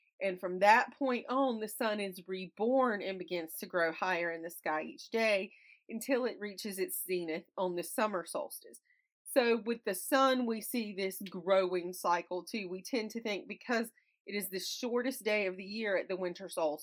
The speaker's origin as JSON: {"language": "English", "region": "American South", "country": "United States", "lives_now": "Pennsylvania, United States", "said": "And also because it's cold and I'm from the American South and I like heat. That's why I like summer. And living now in Pennsylvania, I really struggle with the cold in the winter."}